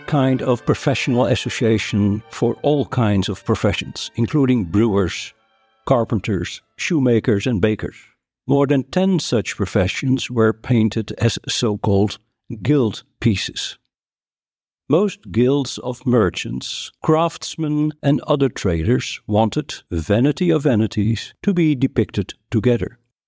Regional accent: Netherlands; I am from the Netherlands.

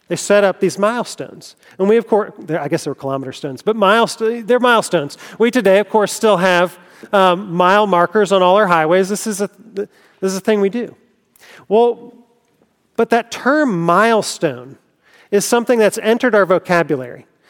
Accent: Greenville, United States; I grew up here in Greenville, and like my kids now, actually, I had a friend whose dad worked at Michelin.

